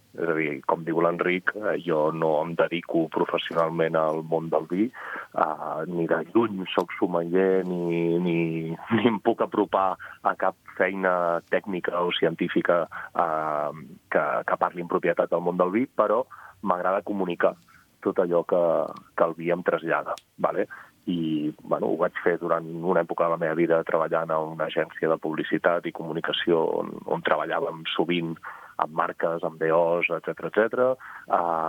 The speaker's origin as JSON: {"language": "Catalan", "town": "Pla del Penedès", "region": "Catalonia", "country": "Spain", "said": "jo sóc del Pla i és la meva comarca i sóc en aquest sentit un xovinista penedesenc aplicat al món del vi"}